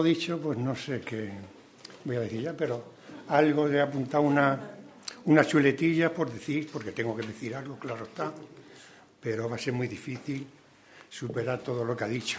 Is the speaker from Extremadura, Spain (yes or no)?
yes; Cáceres, Extremadura, Spain; yo solo he intentado hacer el bien por Cáceres, trabajar por mi tierra